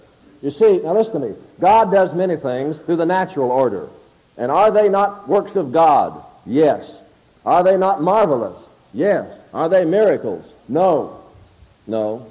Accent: Indiana, United States; I know I was a little boy growing up in Lawrence County, Indiana, and I come from a big family.

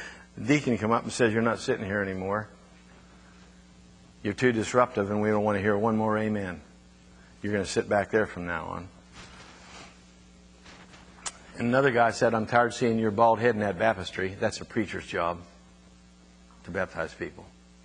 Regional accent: Scottdale, Pennsylvania, United States; And Bob Chambers and I knocked on half the houses in my hometown. I'm serious. He knocked in every house in Scottsdale, Pennsylvania, knocked on every door of every house.

